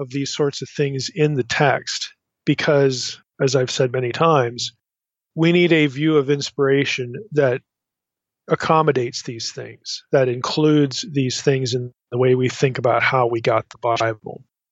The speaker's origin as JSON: {"language": "English", "region": "East Coast", "country": "United States", "tie": "born or raised there", "said": "I grew up on the East Coast, so I know what humidity is, but the kids do not."}